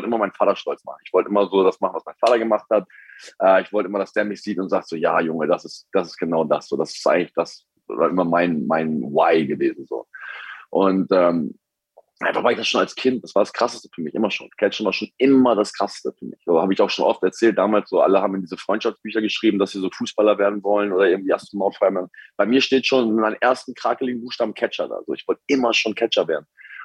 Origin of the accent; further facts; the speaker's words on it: Hamburg, Germany; guck mal, ich komme aus Hamburg. Bei uns, niemand hat einen Pool bei uns.